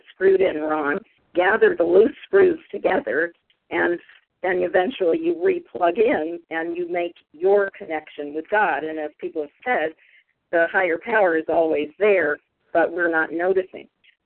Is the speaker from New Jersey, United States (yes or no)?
no; Pennsylvania, United States; Okay, I'm from Pennsylvania.